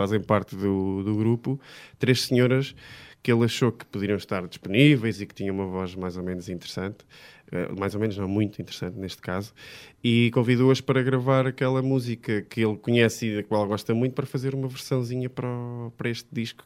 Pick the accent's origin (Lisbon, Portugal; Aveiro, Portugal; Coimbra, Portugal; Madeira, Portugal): Aveiro, Portugal; Aradas; born there; eu nasci em Aradas, em 1979, fazia parte de um grupo de baile de lá da terra, que é em Aveiro, para quem não sabe onde é que é Aradas